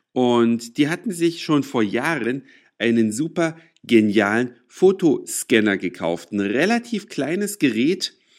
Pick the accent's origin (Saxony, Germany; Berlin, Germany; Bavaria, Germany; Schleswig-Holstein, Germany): Saxony, Germany; Da, wo ich herkomme, aus Sachsen